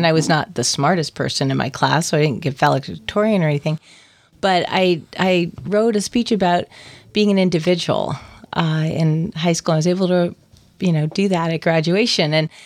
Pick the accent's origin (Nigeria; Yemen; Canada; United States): United States; Boston, Massachusetts; now in Port Townsend, United States; So I grew up on the South Shore of Boston, and I am a product of public school system.